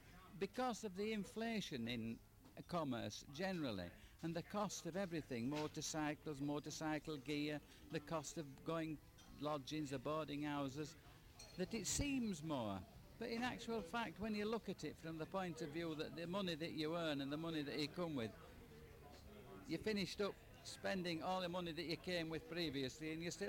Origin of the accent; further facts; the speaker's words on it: Halifax, Yorkshire and the Humber, United Kingdom; I'm from Halifax in West Yorkshire.